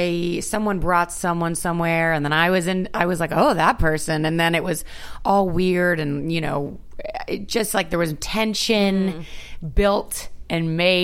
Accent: the South, United States; I am from the South.

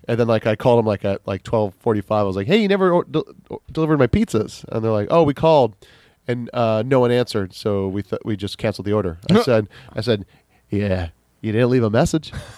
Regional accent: Kailua, Hawaii, United States; I was like, "Oh, I am from Kailua."

